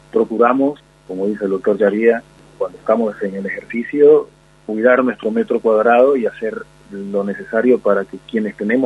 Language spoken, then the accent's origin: Spanish; Colombia; now in Argentina; Cosa que, de donde yo vengo, es muy frecuente. Yo soy de Colombia